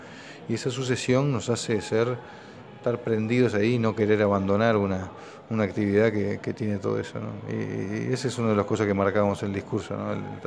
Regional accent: Uruguay

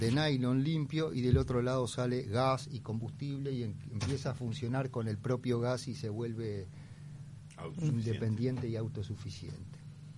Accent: Paysandú, Uruguay; Porque soy de Paysandú, ¿no? Mm. El río Negro, sí.

